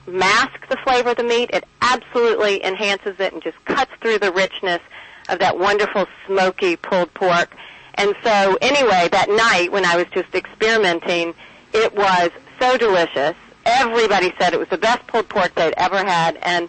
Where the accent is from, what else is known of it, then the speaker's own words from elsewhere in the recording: North Carolina, United States; moved away; I grew up in North Carolina, and that's where I initially fell in love with barbecue. But I had to sort of move away from North Carolina